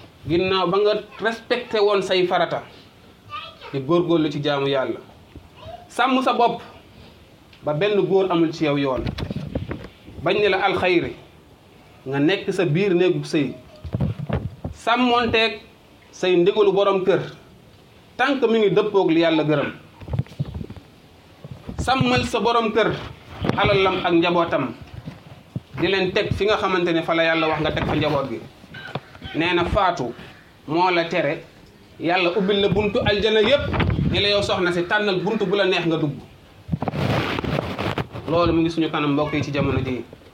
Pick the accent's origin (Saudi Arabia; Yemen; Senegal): Senegal; بلادنا السنغال